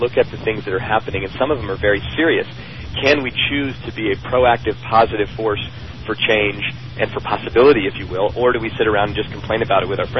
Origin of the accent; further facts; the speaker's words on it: Oakland, California, United States; I grew up in Oakland and inner city schools